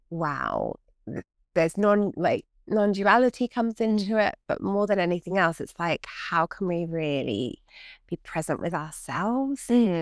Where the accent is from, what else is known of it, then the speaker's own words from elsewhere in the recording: London, United Kingdom; I grew up in London